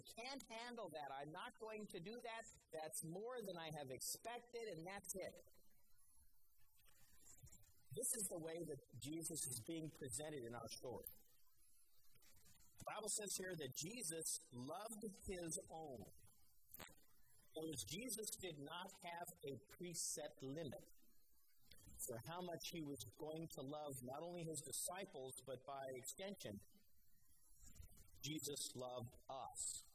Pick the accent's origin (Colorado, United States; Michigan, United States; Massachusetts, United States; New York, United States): Colorado, United States; Denver; when I was growing up in Denver, there were a lot of shops being investigated for overcharging people for service.